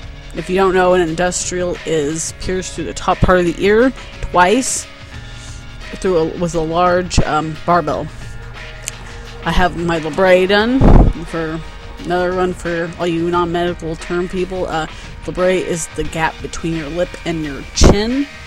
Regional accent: California, United States; also born or lived in Van Nuys; now in Alamogordo, United States; I was born in California, Van Nuys. Lived in Ventura County for 13 years and then moved out here to Alamogordo.

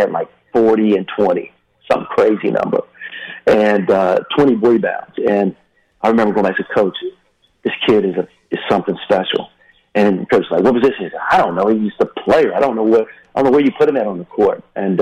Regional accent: North Carolina, United States; We're both from North Carolina. He went to Lenore Ryan. I went to Elon, you know, old Carolina Conference guys.

